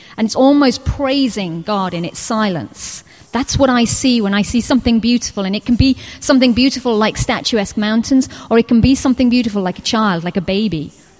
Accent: England, United Kingdom; Because I'm English.

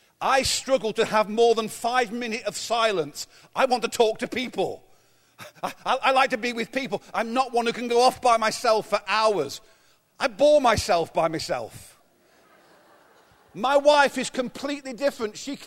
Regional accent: England, United Kingdom; And being English, that's just double the case.

